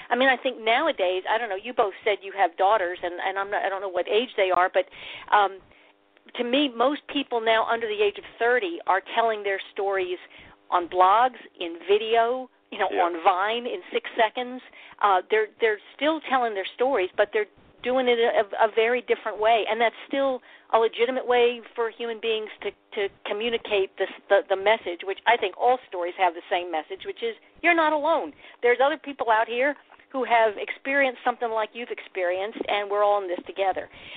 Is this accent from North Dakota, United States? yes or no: no; Pennsylvania, United States; now in Birmingham, United States; Even though I live in Birmingham, Alabama, I grew up in Pennsylvania, where the storytelling tradition is very different than it is in the Southeast. You know, I've been in Alabama now 40 years